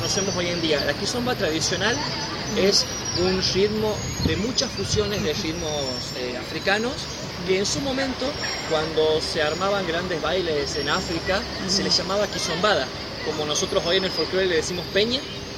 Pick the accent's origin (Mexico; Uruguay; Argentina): Argentina; Santiago del Estero; Nosotros somos de Santiago del Estero, en el centro del país, mucho calor. Los dos somos de Santiago, nos hemos conocido en Santiago hace 4 años.